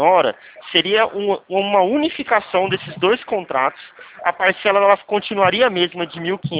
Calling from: Presidente Prudente, São Paulo, Brazil; eu falo de Presidente Prudente, São Paulo.

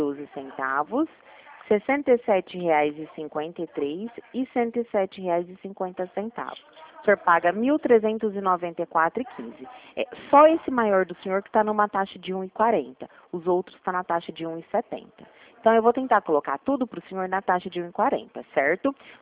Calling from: Ribeirão Preto, São Paulo, Brazil; Eu falo da plataforma de Ribeirão Preto.

